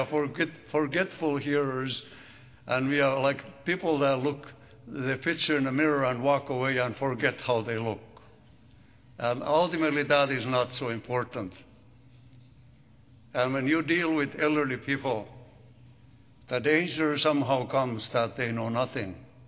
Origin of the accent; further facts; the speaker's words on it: Finland; first language Finnish; English is a second language; I have my native language in Finnish, and I enjoy reading in Finnish, comparing English and Finnish